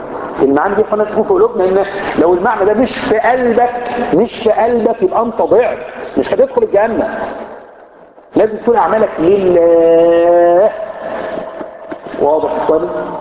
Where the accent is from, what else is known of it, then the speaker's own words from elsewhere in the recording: Egypt; احنا مش طالعين حاجه جديده ان احنا عشان مصريين.